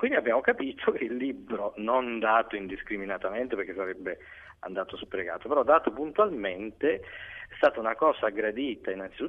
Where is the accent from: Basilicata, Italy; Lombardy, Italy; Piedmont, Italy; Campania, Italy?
Campania, Italy; Naples; io sono di Napoli, a Napoli c'è la storia di l'abitudine di lasciare il caffè pagato